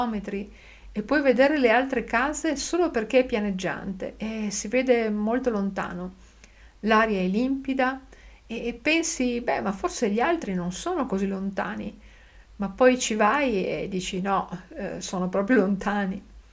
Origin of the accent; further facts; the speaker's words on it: Cologne, North Rhine-Westphalia, Germany; Io provengo da Colonia, in Germania, una città con milioni di abitanti, e ovviamente non ci sono mucche e trattori nel mio quartiere.